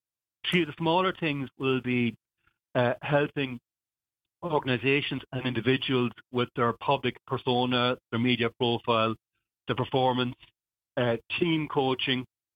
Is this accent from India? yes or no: no; Wexford, County Wexford, Ireland; As you know, I'm from Wexford and it's the place, my happy place. I have a lot of relatives still in Wexford.